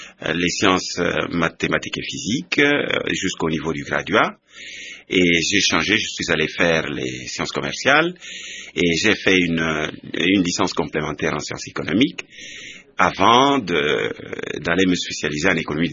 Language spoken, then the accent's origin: French; Ngandajika, Kasaï-Oriental, DR Congo; L'autre partie, c'était en Nganajika, dans le, au chef-lieu du territoire de Nganajika.